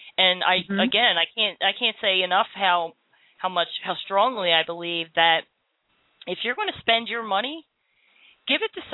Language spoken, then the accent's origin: English; Philadelphia, Pennsylvania, United States; now in Orlando, United States; Yes, I'm in Orlando, Florida, and I grew up in Philadelphia.